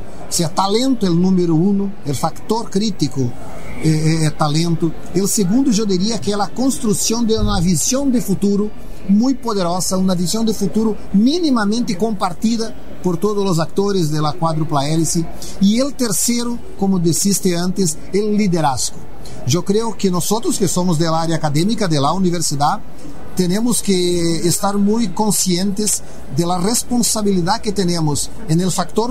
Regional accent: Brazil; Spanish is a second language; Yo tengo el aprendizado que he acumulado en estos años trabajando en esta temática en mi país, con mi realidad. Brasil tiene toda una conjuntura muy especial.

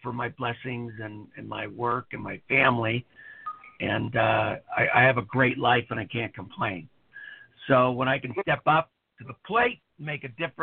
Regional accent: Woodland Hills, California, United States; but that's where my grandparents lived, and I grew up in Woodland Hills.

